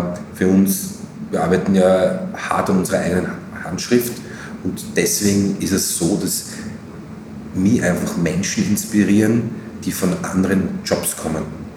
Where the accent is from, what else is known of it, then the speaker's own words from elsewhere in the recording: Graz, Styria, Austria; weil natürlich als Grazer, als Steirer, was in seiner Heimat zu machen, ist natürlich eine lässige Geschichte.